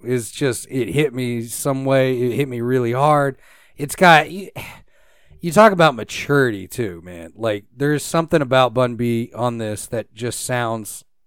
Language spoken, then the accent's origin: English; Beaumont, Texas, United States; I'm from Southeast Texas, Beaumont, right near Port Arthur.